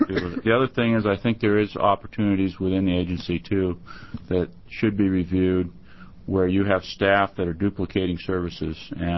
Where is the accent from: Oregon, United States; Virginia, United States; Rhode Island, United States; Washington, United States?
Oregon, United States; Astoria; I'm from Astoria.